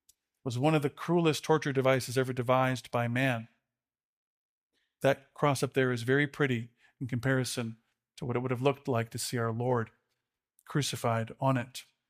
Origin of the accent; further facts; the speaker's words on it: Chicago, Illinois, United States; Growing up as an Irish Catholic kid in the Chicago suburbs, a lot of my friends wore very pretty crosses, decoratively.